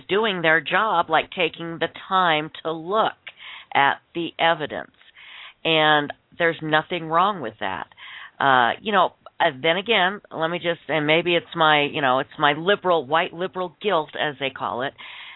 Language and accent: English; Utah, United States; I am certainly not going to comment on what the African-American experience is, because growing up in Utah, that would just be so arrogant and ridiculous of me.